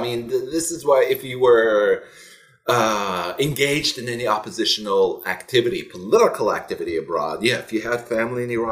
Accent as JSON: {"language": "English", "region": "California", "country": "United States", "tie": "born or raised there", "said": "U.S., raised in California most of my life."}